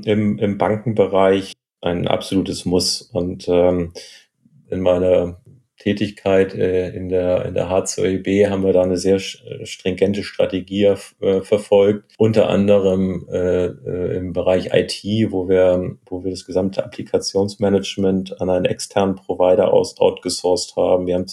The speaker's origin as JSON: {"language": "German", "region": "Hamburg", "country": "Germany", "said": "Astra, als Hamburger."}